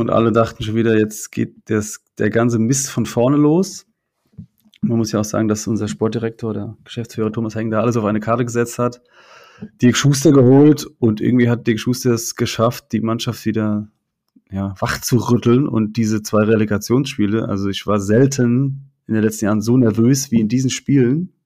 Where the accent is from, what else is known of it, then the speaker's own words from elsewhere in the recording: Kaiserslautern, Rhineland-Palatinate, Germany; gebürtig aus Kaiserslautern, wohne auch da. Arbeite aber in Saarbrücken für die Stadt